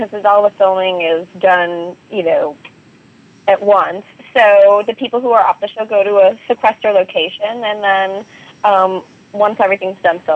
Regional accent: Midwest, United States; I say making, I'm from the Midwest.

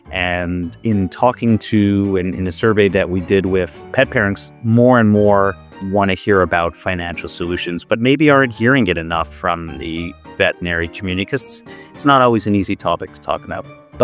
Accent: Canada; moved away; I grew up in Canada.

